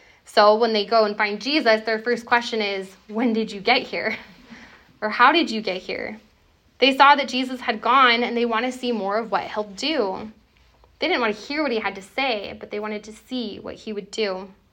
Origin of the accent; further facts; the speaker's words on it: California, United States; I'm from Southern California, and there's always someone trying to get a record label and singing somewhere.